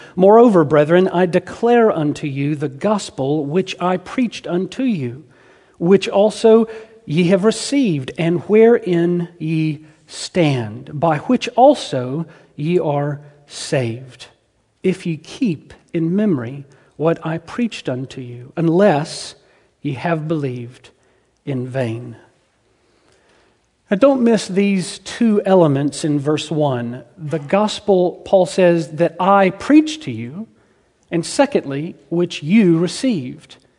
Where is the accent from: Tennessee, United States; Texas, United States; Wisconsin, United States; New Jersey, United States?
Tennessee, United States; Memphis; because I grew up in Memphis, Tennessee, with a church on every corner, I am a Christian, is the mindset.